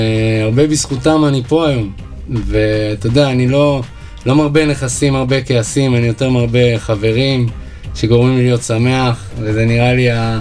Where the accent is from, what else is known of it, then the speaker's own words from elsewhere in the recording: Ra'anana, Central District, Israel; also born or lived in Kfar Saba; now in Tel Aviv, Israel; אני נשוי, בן 37. אני גר בתל אביב כבר איזה 15 שנה. נולדתי בכפר סבא, אחר כך רעננה.